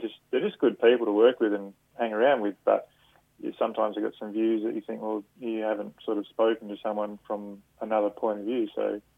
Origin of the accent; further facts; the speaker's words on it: Western Australia, Australia; now in Perth, Australia; I grew up in the Midwest of WA and spent a fair bit of time out on sheep station for a few years out there